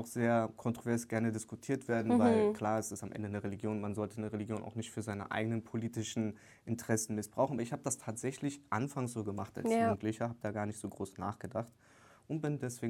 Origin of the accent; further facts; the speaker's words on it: East Germany, Germany; born there; Ich positioniere mich selbst als weiße Person. Ich bin gebürtig in der DDR geboren, meine Familie stammt aus der DDR.